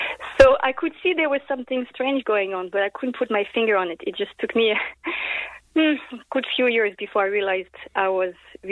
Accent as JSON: {"language": "English", "country": "France", "lives_now": "Ireland", "said": "I'm originally from France"}